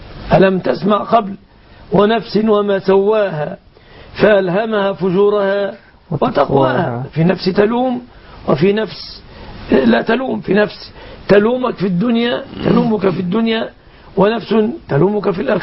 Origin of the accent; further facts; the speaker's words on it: Egypt; والحمد لله كان المسلمون عندنا في مصر يجهلون أمر الشيعة كثيرا